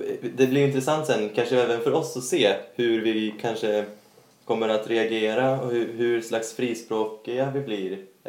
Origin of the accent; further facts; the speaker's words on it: Charlottenberg, Värmland, Sweden; för jag är från Charlottenberg från början